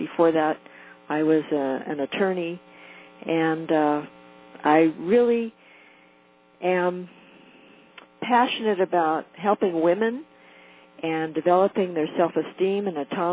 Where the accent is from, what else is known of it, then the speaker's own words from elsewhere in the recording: Santa Monica, California, United States; Oh, no, Santa Monica.